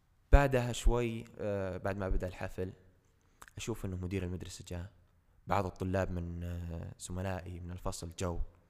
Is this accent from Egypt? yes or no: no; Al-Qassim, Saudi Arabia; الوحيد من القصيم وضمن الخمسين الأوائل على مستوى المملكة في الابتكار هذا